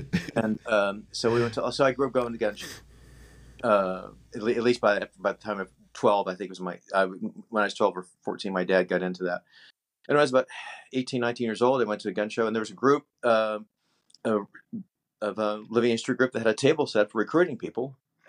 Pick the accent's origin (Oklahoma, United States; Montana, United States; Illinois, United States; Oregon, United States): Oklahoma, United States; Oklahoma City; I'm from Oklahoma. I was born and raised in Oklahoma City